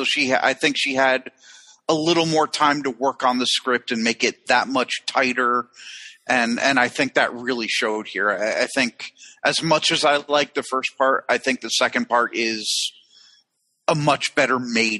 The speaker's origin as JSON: {"language": "English", "region": "New Jersey", "country": "United States", "said": "Yeah, I usually say I'm from Jersey."}